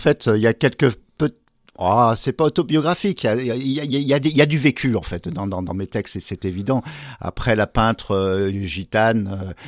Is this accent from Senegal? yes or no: no; Lyon, Auvergne-Rhône-Alpes, France; Enfin, moi, je viens de Lyon